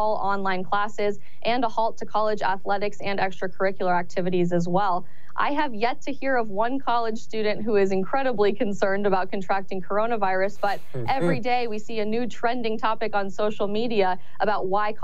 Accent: Colorado, United States; I'm actually originally from Colorado as well

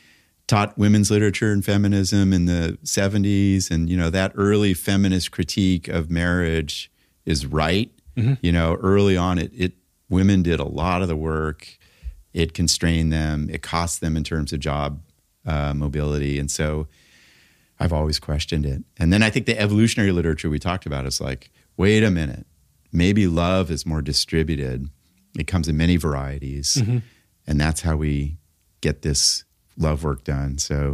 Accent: Los Angeles, California, United States; I grew up in Laurel Canyon in the late 60s, right. Very wild place.

